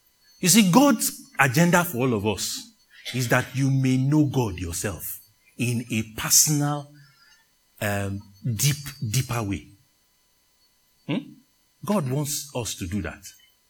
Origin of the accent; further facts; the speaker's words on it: Nigeria; where I grew up in Nigeria, the headsmen, there's a sound they make.